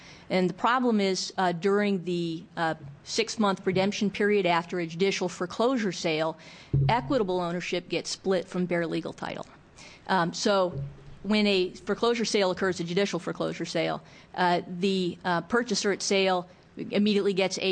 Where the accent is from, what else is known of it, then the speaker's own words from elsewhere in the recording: Lake Oswego, Oregon, United States; I'm an attorney from Lake Oswego